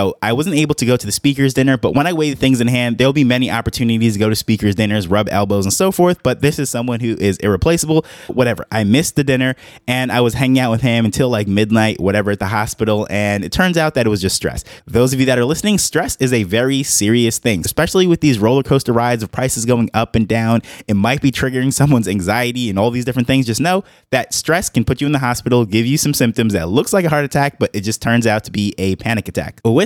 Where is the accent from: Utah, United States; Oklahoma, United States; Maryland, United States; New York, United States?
New York, United States; I grew up in New York, so I have a lot of friends, family, and colleagues in New York.